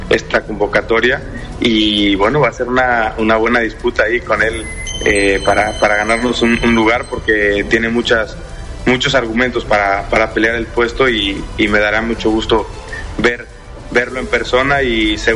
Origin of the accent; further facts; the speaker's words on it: Mexico; que sepan que nosotros somos mexicanos y que nos sentimos orgullosos de serlo